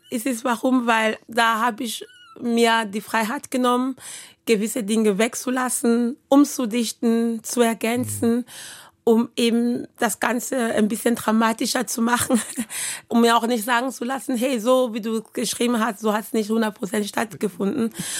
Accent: Kinshasa, DR Congo; in der Gegend, wo ich aufgewachsen bin, das war wunderschön grün, der Wald. Kinshasa war für mich immer so ein Ort, was man auch so New York sagt, die Stadt, die niemals schläft.

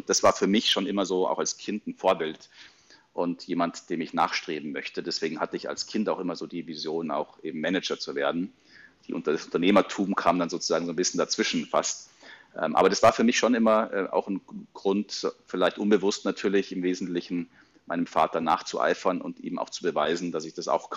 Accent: Rosenheim, Bavaria, Germany; Ich bin in Rosenheim aufgewachsen.

